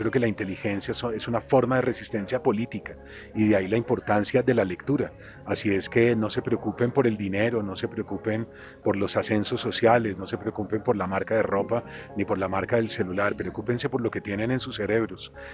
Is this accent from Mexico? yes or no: no; Colombia; Bueno, yo soy un narrador colombiano